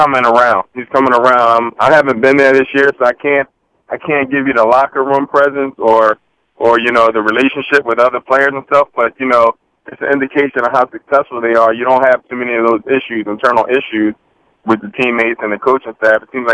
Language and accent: English; United States; And I'm American myself